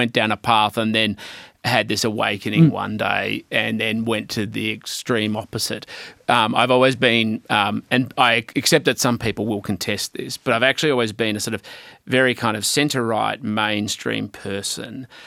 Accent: Mornington Peninsula, Victoria, Australia; Well, I was a kid growing up on the Mornington Peninsula at the time, and it was probably a more closed community than it is now.

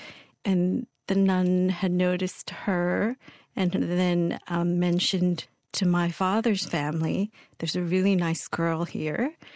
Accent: Binh Hoa, Binh Duong, Vietnam; Well, I grew up in Binh Hoa, and it's a very Catholic town. It's about 20 some minutes outside of Saigon, which is Ho Chi Minh City now.

